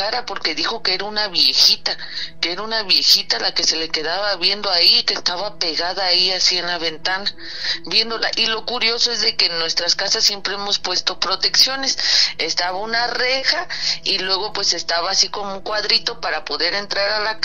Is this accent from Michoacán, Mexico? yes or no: yes; Morelia, Michoacán, Mexico; Yo soy de Morelia